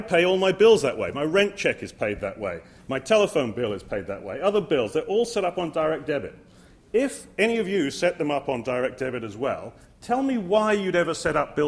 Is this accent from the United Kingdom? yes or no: yes; England, United Kingdom; I grew up in England, in a society very similar to this one, I guess, the Christadelphian Society in England